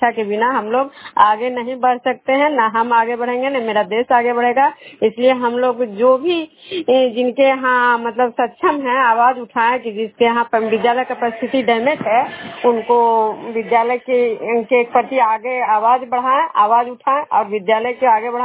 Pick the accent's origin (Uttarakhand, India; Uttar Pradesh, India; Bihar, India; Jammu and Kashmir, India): Bihar, India; Bishnupur